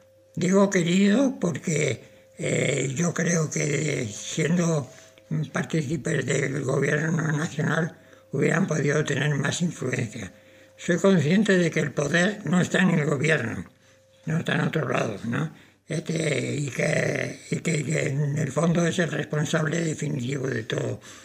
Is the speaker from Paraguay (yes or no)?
no; Spain; born there; moved away; also born or lived in Uruguay; cuando ya pude regresar a España, mi país natal, ¿no?